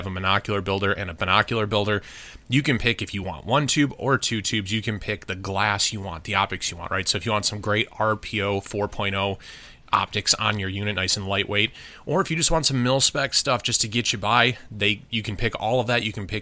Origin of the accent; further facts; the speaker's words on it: United States; Because I'm an American.